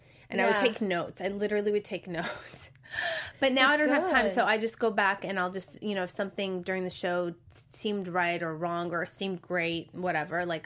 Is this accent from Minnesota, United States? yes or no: no; Palos Verdes, California, United States; But again, I came here and I grew up in Palos Verdes, which is there's no real Armenian community there at all.